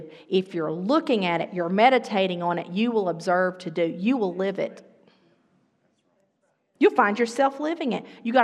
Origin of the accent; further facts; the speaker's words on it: Arkansas, United States; We're from Arkansas, we get that.